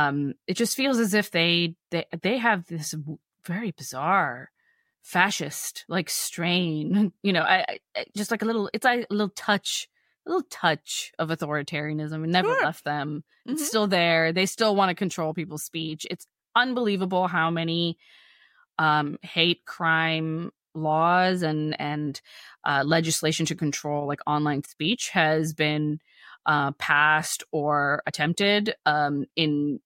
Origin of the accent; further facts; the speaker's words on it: United States; I'm glad I'm here. I'm glad I'm an American, I have to say.